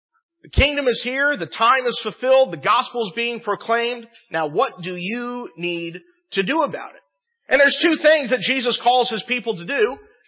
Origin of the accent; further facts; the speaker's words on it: Annandale, Virginia, United States; That was one of the great blessings I had growing up in Annandale